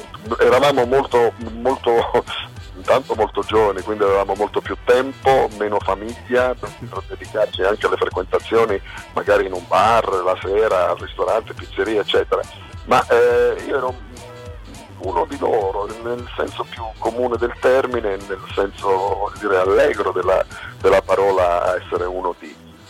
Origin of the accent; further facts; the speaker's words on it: Penne, Abruzzo, Italy; now in Rome, Italy; io sono abruzzese, no? Sono abruzzese, sono pennese, anche se vivo e risiedo a Roma oramai dal 71, quindi da tantissimi anni, ma è chiaro che formazione, cuore e sentimento sono lì